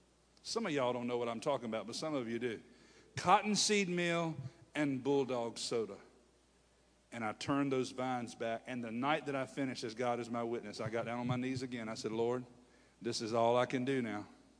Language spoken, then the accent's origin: English; Hertford, North Carolina, United States; hey, I'm from Hertford, North Carolina.